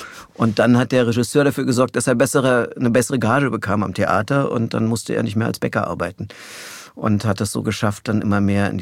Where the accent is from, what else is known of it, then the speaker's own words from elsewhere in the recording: Berlin, Germany; also born or lived in Tegernsee; Ich bin in Berlin aufgewachsen, aber ich bin in Tegernsee geboren, in Bayern. Eigentlich durch Zufall. Also mein Vater kam aus dem Erzgebirge